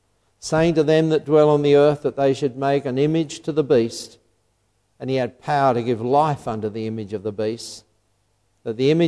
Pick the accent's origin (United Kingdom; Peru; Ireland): United Kingdom; England; born there; I was born in England during the war years, right in the middle of the war years.